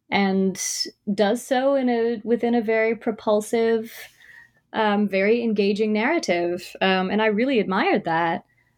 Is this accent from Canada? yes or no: yes; Toronto, Ontario, Canada; I was born and raised in Toronto, and as somebody who works in the arts in Canada